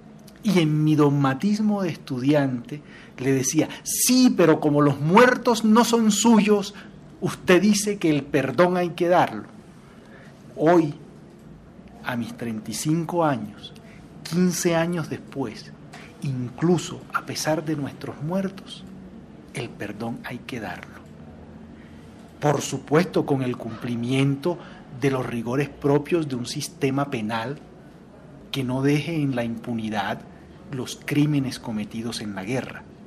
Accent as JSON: {"language": "Spanish", "country": "Colombia", "said": "como buen colombiano"}